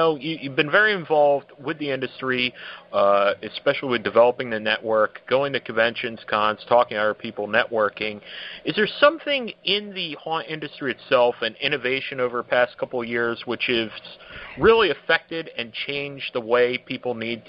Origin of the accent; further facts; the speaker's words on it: New Jersey, United States; And I grew up in South Jersey and Six Flags Great Adventure back, I forget exactly what year, but it was mid to late 80s.